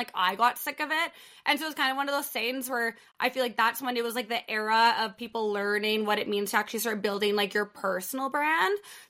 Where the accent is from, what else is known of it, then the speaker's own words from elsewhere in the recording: Edmonton, Alberta, Canada; So I'm from Edmonton, Alberta, Canada.